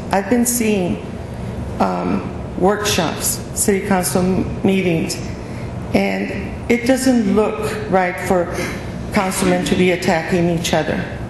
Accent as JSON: {"language": "English", "town": "Glendale", "region": "Arizona", "country": "United States", "tie": "born or raised there", "said": "I'm a native of Glendale."}